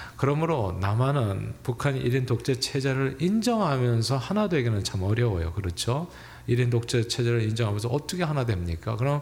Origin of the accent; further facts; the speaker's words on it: South Korea; 우리는 한국 사람들 다 군대 가요.